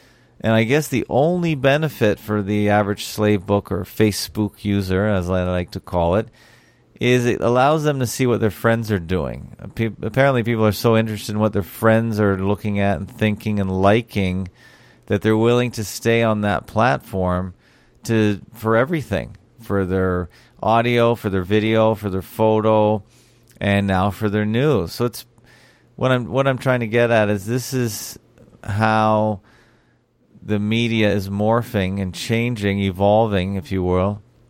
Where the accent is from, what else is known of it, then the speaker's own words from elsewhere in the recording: Toronto, Ontario, Canada; right down to my hometown, Toronto, right up to an international basis.